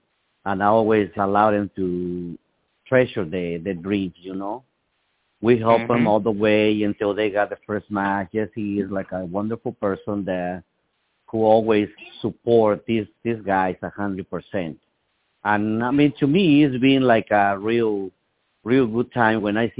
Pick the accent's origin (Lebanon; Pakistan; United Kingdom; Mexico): Mexico; Mexico City; now in United States; I'm from Mexico City, Mexico. Currently, I train at San Bernardino, California